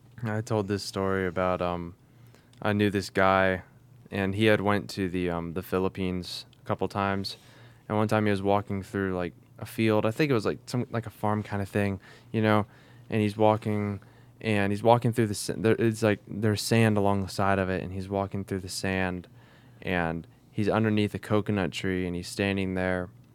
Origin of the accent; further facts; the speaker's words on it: Newton Falls, Ohio, United States; I grew up in Newton Falls. That's where I was born. I'm 17 years old.